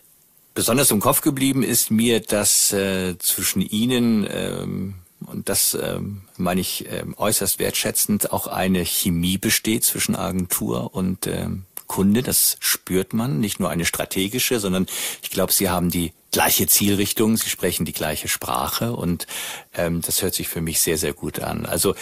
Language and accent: German; Northern Germany, Germany; wir als Norddeutscher